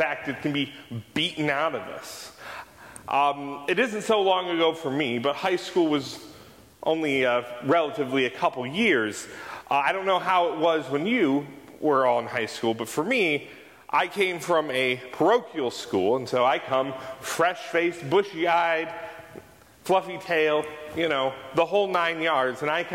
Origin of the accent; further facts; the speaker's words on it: Michigan, United States; now in South Carolina, United States; How it is here in South Carolina, but in my home state of Michigan